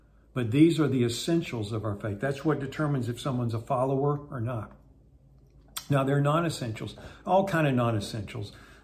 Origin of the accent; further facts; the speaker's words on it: the North, United States; some of it he's from the South, I'm from the North.